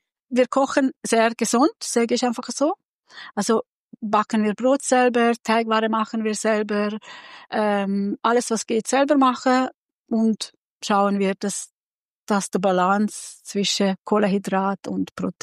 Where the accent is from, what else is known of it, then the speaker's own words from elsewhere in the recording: Hungary; German is a second language; ich bin eine Ungarin.